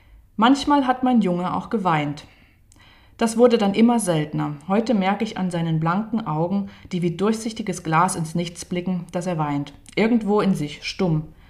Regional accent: Dresden, Saxony, Germany; die aus meinem Heimatort Dresden kommt, aus der Nähe.

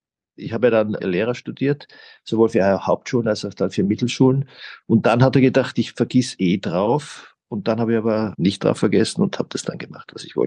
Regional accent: Graz, Styria, Austria; Ich bin in Graz aufgewachsen, in der Wilhelm-Rabe-Gasse. Das gibt so Buwox-Wohnhäuser.

